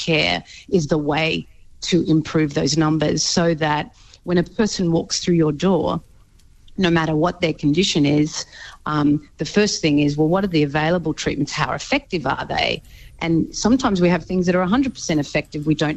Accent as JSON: {"language": "English", "country": "Australia", "said": "As an Australian who pays a lot of tax, and I'm proud to pay a lot of tax, I think that's wonderful."}